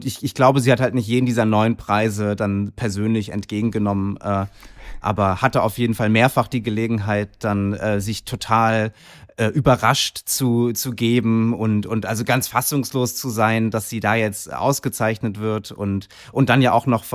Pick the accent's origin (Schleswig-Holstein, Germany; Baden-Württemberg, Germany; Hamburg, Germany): Schleswig-Holstein, Germany; Kiel; Ich war ein paar Tage zu Hause in Kiel, meiner Heimatstadt, und habe da alte Freunde besucht und meine Familie.